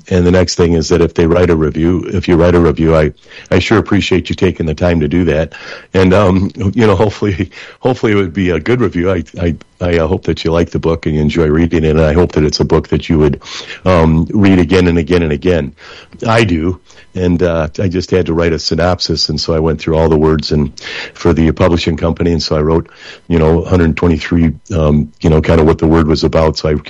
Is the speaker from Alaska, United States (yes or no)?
no; Flint, Michigan, United States; he's from my hometown, Flint, Michigan.